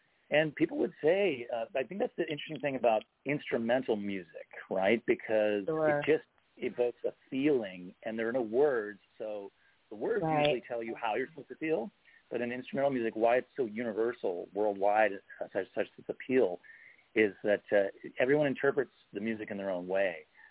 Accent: Toronto, Ontario, Canada; Just living in Toronto, growing up in Toronto, I wasn't exposed to jazz at all

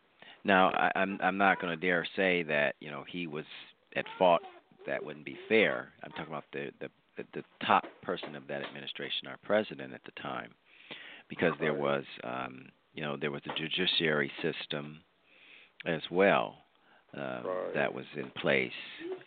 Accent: Cleveland, Ohio, United States; my hometown in Cleveland

